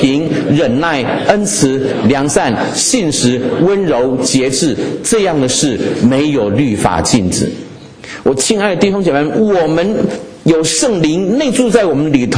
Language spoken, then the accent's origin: Chinese; China; 为什么店里面总有几个不是我们中国人的在里面晃悠？